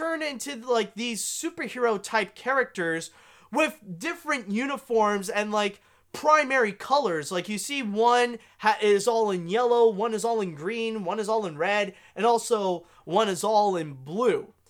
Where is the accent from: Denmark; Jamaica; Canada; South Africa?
Canada; as a Canadian, I am actually very familiar with Reboot. I remember when I was very young, growing up in the 90s